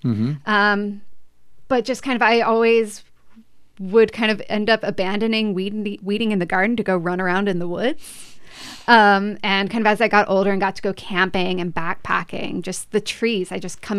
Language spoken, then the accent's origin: English; Appalachia, United States; I grew up in the Appalachians. My county is almost entirely national forest. The main employer of the region is a paper company.